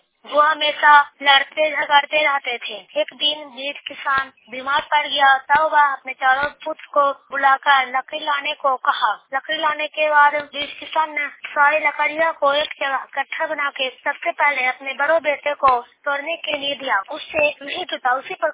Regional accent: Bihar, India; घर प्रसडिया थाना अनौता नालंदा जिला के रहने वाली हूँ।

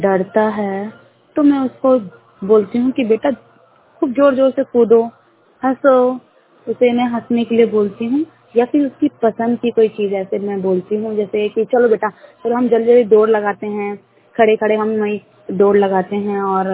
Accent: Narela, Delhi, India; और मैं नरेला G6 से हूँ।

